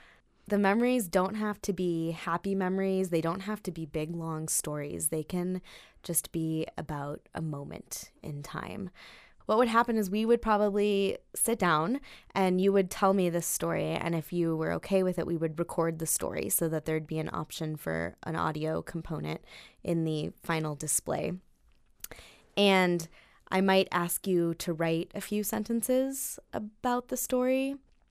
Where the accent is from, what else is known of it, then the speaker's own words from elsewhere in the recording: Denver, Colorado, United States; moved away as an adult; Well, I'm originally from Denver. I left when I was 18